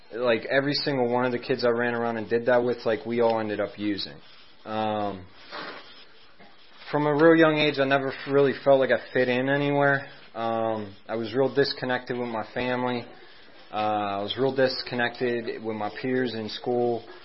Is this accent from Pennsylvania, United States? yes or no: yes; Bridgeville, Pennsylvania, United States; And I grew up in Bridgeville, South Fayette area, South Hills of Pittsburgh.